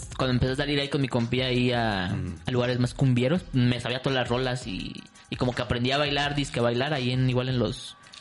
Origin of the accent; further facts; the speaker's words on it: Iztapalapa, Mexico City, Mexico; soy de Iztapalapa, ¿no?